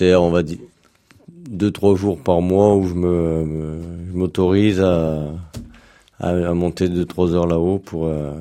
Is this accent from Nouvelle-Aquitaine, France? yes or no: no; Lyon, Auvergne-Rhône-Alpes, France; quand j'étais jeune de Lyon, on descendait nous à Grusson, on passait nos vacances.